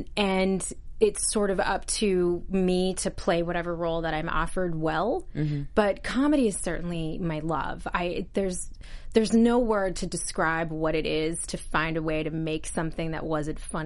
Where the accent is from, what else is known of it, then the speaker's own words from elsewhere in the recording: Ashtabula, Ohio, United States; I'm from Ashtabula, Ohio.